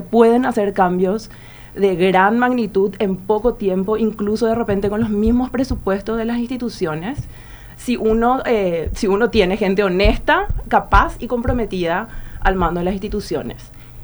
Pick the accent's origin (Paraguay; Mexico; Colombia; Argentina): Paraguay; interior; also born or lived in Asunción; yo vengo, o sea, nací en Asunción. Estuve hasta el 89 viviendo en el interior en diferentes ciudades.